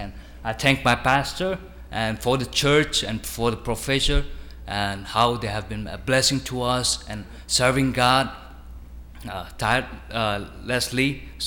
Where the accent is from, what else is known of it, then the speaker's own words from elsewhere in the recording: India; I'm from India.